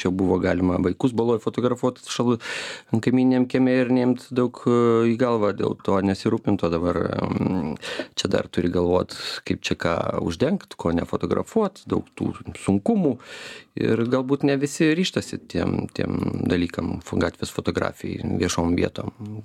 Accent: Suvalkija, Lithuania; Suvalkietis ir filologas, aš teisiklingai viską stengiuosi daryti ir teisingai rašyti ir kirčiuoti.

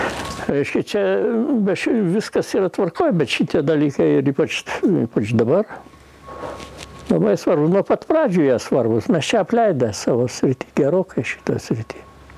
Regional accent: Vištytis, Marijampolė County, Lithuania; kadangi aš iš Vištyčio, gimęs Vištytyje, nu, tai ten mano tėviškė

